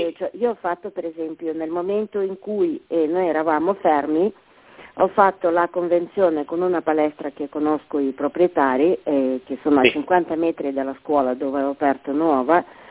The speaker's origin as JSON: {"language": "Italian", "town": "Genoa", "region": "Liguria", "country": "Italy", "said": "sono di Genova."}